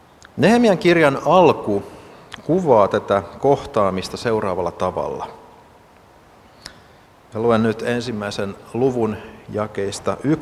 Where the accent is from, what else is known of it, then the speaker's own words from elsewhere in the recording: Sahalahti, Pirkanmaa, Finland; now in Riihimäki, Finland; Joo, tosiaan Riihimäeltä tällä hetkellä tullaan, mutta kotoisin olen Sahalahdelta.